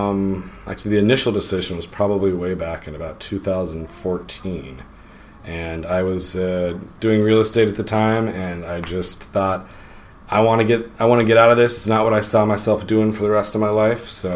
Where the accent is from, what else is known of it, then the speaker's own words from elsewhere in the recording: Nigeria; I grew up in Africa, and more specifically Nigeria, because I definitely don't appear to have grown up in Africa.